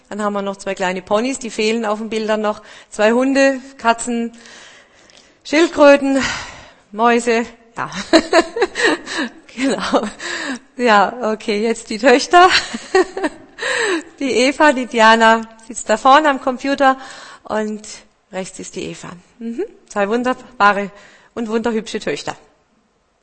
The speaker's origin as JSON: {"language": "German", "town": "Todtnau", "region": "Baden-Württemberg", "country": "Germany", "said": "Und ich bin aus dem tiefen Schwarzwald, aus Todtnau, in der Nähe von Feldberg, Freiburg, Titisee, vielleicht auch ein Begriff, das einige kennen, also ein richtiges Schwarzwaldmädel."}